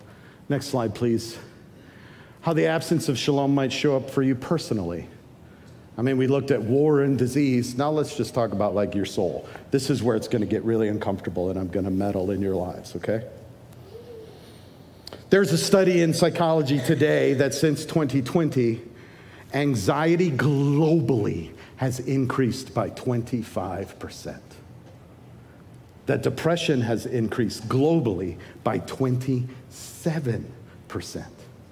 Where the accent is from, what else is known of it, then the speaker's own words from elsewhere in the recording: Detroit, Michigan, United States; also born or lived in Florida; I grew up in Detroit, and my wife and I lived most of our lives in Florida